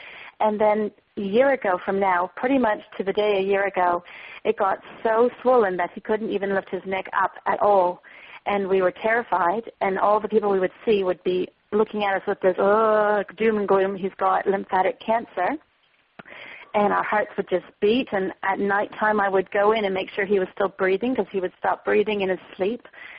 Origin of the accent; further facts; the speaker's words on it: New Zealand; I am back home in New Zealand right now, yes.